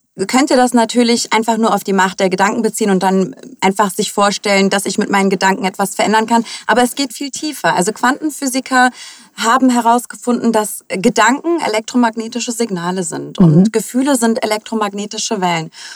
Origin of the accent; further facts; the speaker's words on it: Hamburg, Germany; Ich bin in Hamburg geboren, bin die Tochter türkischen ehemaligen Gastarbeitern, die in den 70ern nach Deutschland ausgewandert sind.